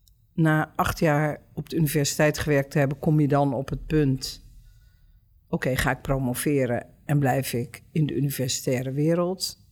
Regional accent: Curaçao; Ik ben geboren en getogen op Curaçao. Daar liggen mijn roots. Daar heb ik ook nog altijd een sterke verbinding mee.

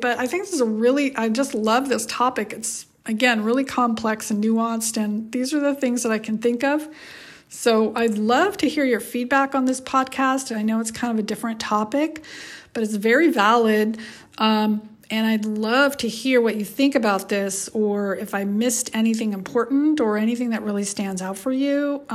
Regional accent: California, United States; So I grew up in a pretty wealthy area in I grew up in California. So, you know, I grew up in a wealthy, in the Bay Area.

